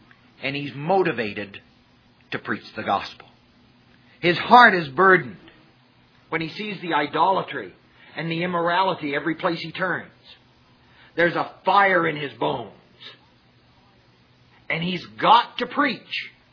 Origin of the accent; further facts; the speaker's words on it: Maine, United States; also born or lived in Greenville, South Carolina; I underwent a little culture shock when I left Greenville, South Carolina. Now, I'm from Maine originally.